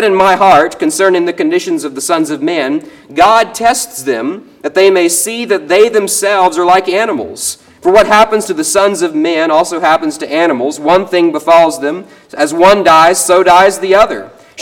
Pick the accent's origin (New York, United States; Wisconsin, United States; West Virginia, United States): West Virginia, United States; Now, back where I grew up in West Virginia, I get to see this kind of thing happen a lot.